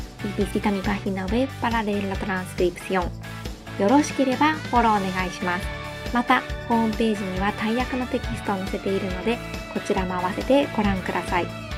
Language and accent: Spanish; Japan; first language Japanese; Spanish is a second language; Soy japonesa e intérprete de español.